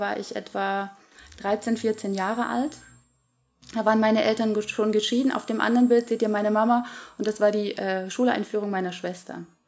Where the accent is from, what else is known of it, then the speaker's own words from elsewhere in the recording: Thuringia, Germany; Ich bin also in Deutschland aufgewachsen.